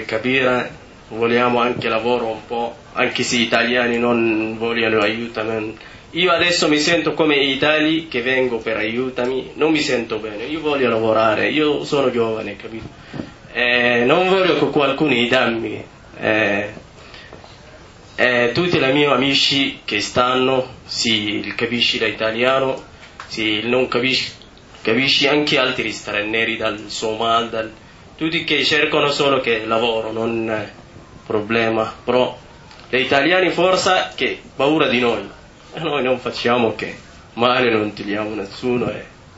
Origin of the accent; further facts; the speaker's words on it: Darfur, Sudan; Italian is a second language; now in Italy; come io arrivato di là, io sono dal Darfur